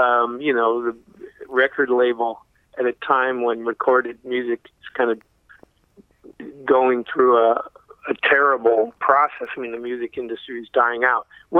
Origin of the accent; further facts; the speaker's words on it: West Coast, United States; moved away as an adult; now in New York, United States; You know, I wasn't born here. I came from the West Coast as a young guy, 21 years old, and came here in 1981. With a strong sense of a desire to become a New Yorker.